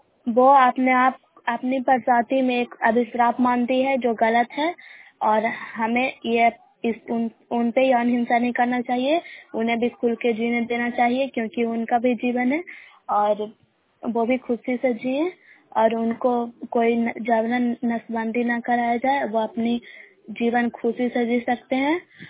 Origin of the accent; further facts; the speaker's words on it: Bairiganj, Bihar, India; ग्राम बैरिंगंज post मकरौता जिला नालंदा के निवासी हूँ